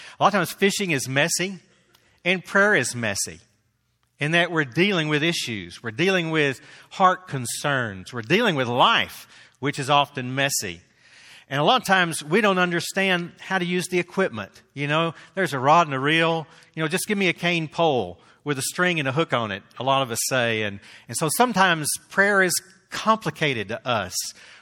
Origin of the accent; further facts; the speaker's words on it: Texas, United States; accent: Texan; And I'm sorry, I'm from Texas, so I'll talk like a Texan every now and then.